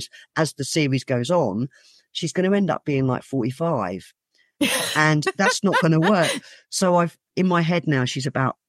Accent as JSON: {"language": "English", "region": "South East England", "country": "United Kingdom", "lives_now": "Wirral, United Kingdom", "said": "I'm from Hampshire originally."}